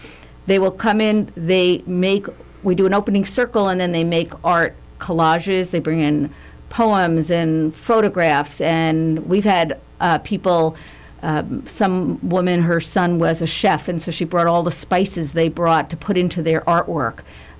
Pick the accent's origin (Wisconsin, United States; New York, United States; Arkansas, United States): New York, United States; New York City; I grew up in New York City.